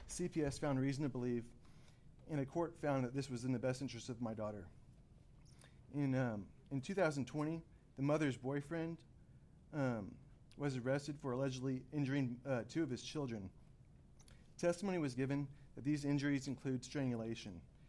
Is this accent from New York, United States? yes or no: no; Grapevine, Texas, United States; I'm from Grapevine, Texas